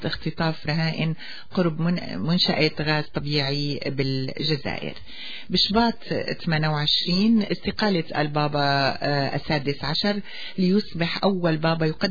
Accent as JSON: {"language": "Arabic", "country": "Syria", "said": "أهم أحداث عام 2013 طبعا بالنسبة نحن كسوريين هو استمرار العنف الدموي بسوريا"}